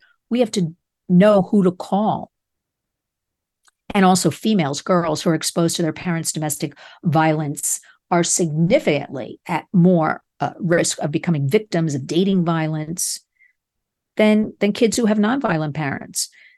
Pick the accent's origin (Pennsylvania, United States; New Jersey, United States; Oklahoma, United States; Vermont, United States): New Jersey, United States; John spent 25 years in the New Jersey State Police, my home state